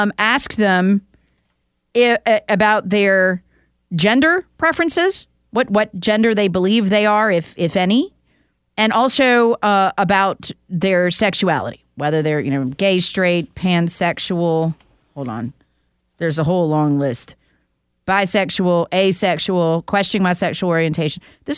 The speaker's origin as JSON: {"language": "English", "town": "Charlotte", "region": "North Carolina", "country": "United States", "said": "Charlotte Mecklenburg, where I'm from, I'm a refugee from the People's Republic of Charlotte."}